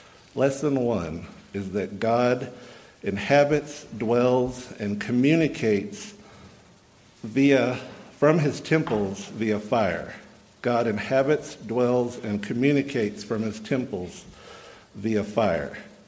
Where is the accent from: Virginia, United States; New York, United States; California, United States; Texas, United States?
Texas, United States; accent: Texan; it would be funny if Gene heard me talking full Texan and it sounded like I was from Massachusetts to her.